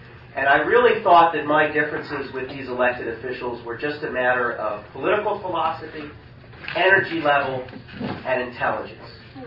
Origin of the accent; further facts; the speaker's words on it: Norman, Oklahoma, United States; moved away as an adult; now in Ohio, United States; I was born in Oklahoma City, Oklahoma, raised in Norman, Oklahoma. And I moved to Ohio to work for Dick Celeste when he was governor.